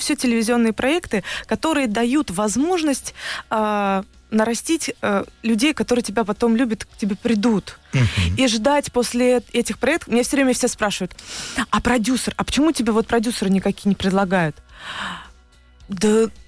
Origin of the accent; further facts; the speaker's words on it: Samara, Samara Oblast, Russia; я из Самары, сама из города.